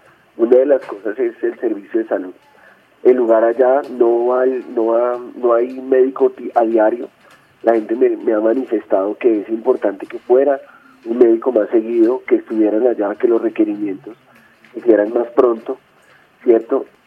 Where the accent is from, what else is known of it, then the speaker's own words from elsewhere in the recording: Bogotá, Colombia; Como bogotanos, ¿qué vemos?